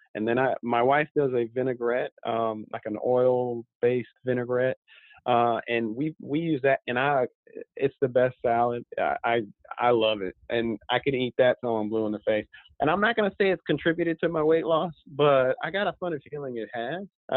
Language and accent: English; Germany; I saw it when I was growing up in Germany.